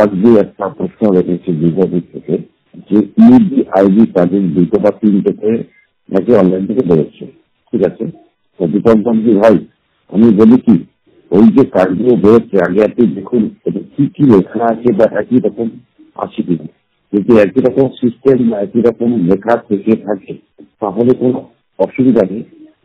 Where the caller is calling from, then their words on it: Behala, West Bengal, India; আমি কলকাতা বেহালা থেকে